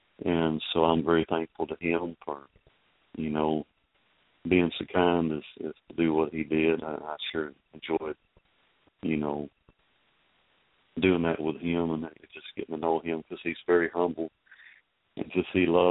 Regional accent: Van Alstyne, Texas, United States; Well, right now I'm in a little town called Van Alstine, Texas. I'm back home right now.

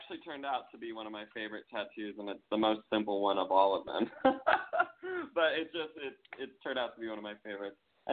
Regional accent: Minnesota, United States; accent: Minnesota; But when I went to school, they made us all take dictation class, and I got my butt kicked with my Minnesota accent, so it got

